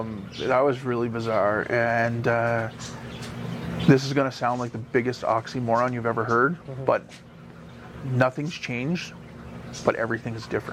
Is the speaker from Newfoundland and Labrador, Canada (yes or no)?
yes; Stephenville, Newfoundland and Labrador, Canada; So I'm from Stephenville.